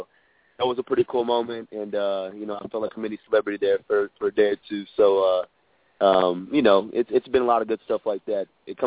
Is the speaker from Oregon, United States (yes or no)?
no; Dallas, Texas, United States; I'm from the Dallas, Texas area, but I look at Oklahoma as a second home.